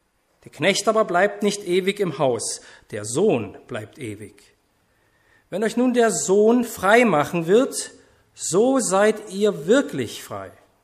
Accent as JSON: {"language": "German", "town": "Bernstadt", "region": "Saxony", "country": "Germany", "also_born_or_lived": "Dresden", "lives_now": "Osnabrück, Germany", "said": "Und ich bringe euch Grüße mit von meiner Gemeinde aus Osnabrück. Ich komme ja auch aus Sachsen, und zwar ursprünglich aus Bernstadt und dann aus Dresden."}